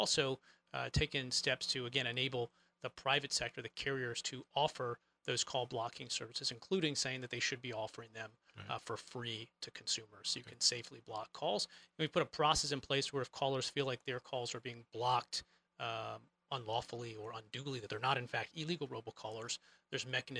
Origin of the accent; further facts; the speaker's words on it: Virginia, United States; So I grew up in Virginia. I grew up a Redskins fan.